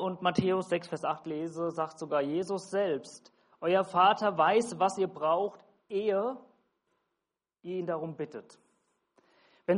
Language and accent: German; Hesse, Germany; accent: Hessian dialect; Oder ich bin Hesse und ich habe Dialekt